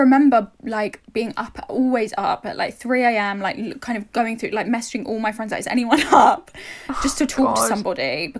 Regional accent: London, United Kingdom; growing up in London

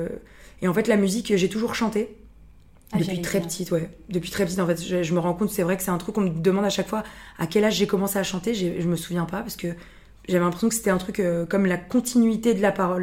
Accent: Villeurbanne, Auvergne-Rhône-Alpes, France; also born or lived in Lyon; Alors moi, je suis née à Lyon. J'ai grandi avec ma famille dans la banlieue de Villeurbanne, qui est juste à côté de Lyon, vraiment très accolée. Donc j'ai grandi dans ce qu'on appellerait une cité, vraiment, avec toutes les cultures.

